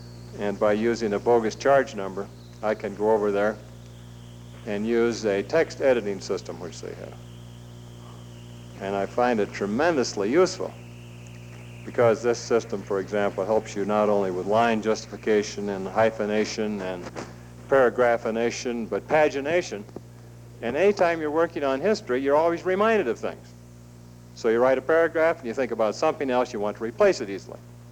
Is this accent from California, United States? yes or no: yes; California, United States; I'm from California.